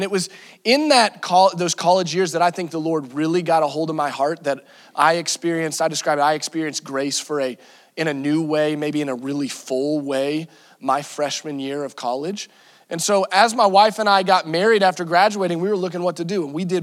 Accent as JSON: {"language": "English", "town": "Branson", "region": "Missouri", "country": "United States", "tie": "born or raised there", "said": "I am from Southwest Missouri, the beautiful town of Branson, Missouri."}